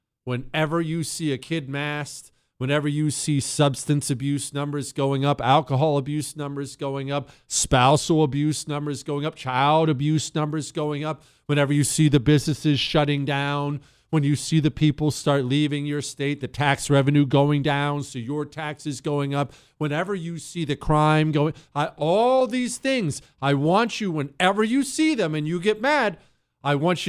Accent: Ohio, United States; I'm from Ohio, not that dirty state.

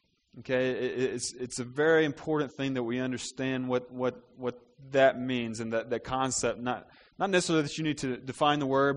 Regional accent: Mississippi, United States; I'm from Mississippi, and I grew up in Mississippi, and had never flown before, and I flew to India

